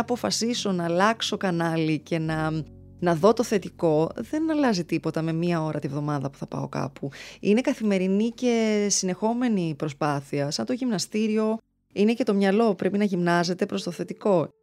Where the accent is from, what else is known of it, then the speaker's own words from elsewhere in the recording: Cyprus; γιατί είμαι από Κύπρο, οπότε στα σχολεία, σε κάθε εκδήλωση είχαμε να διαβάσουμε για τους ήρωες.